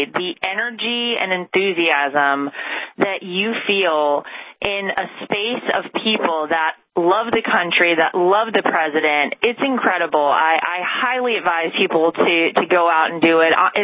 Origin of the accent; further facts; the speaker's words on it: North Carolina, United States; But I grew up in North Carolina, and every time I get to go home